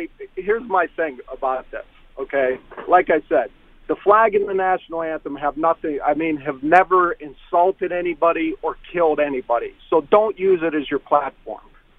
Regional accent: United States; I'm an American, a veteran, okay?

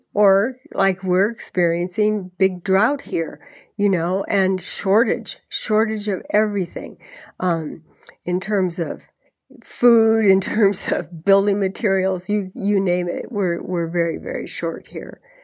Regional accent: California, United States; moved away; I am a Californian originally, even though I've lived here for three decades or more.

